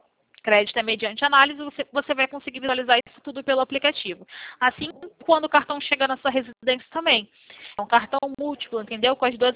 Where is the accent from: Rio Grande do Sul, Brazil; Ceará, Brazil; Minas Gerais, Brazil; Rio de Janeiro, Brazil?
Rio de Janeiro, Brazil; eu sou do centro do Rio de Janeiro.